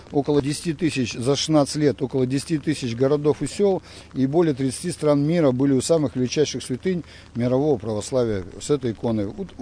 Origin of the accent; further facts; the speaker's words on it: Verkhneuralsk, Chelyabinsk Oblast, Russia; also born or lived in Magnitogorsk; я из оренбургских казаков, сам я родом с Верхнеуральска, с Магнитогорска, Верхнеуральска.